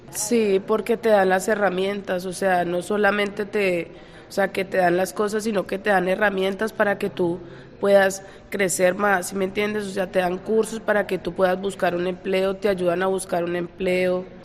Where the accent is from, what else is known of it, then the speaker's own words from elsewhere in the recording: Colombia; soy de Colombia. Tengo 34 años, estoy con mis 3 hijos, mi marido y yo. Llegamos en agosto del 2023 aquí a Casa Caridad.